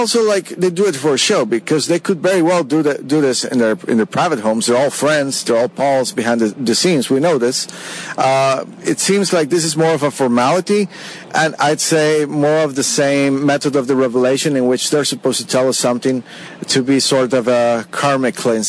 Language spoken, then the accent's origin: English; Costa Rica; I'm originally from Costa Rica. My mom is American. Right now I'm married to a Portuguese lady, so I'm living in Europe.